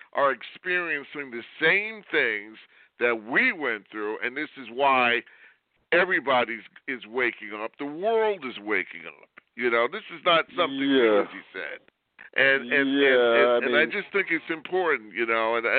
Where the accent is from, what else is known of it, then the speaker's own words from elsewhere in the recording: New York, United States; You know, I'm a New York guy. I grew up in New York.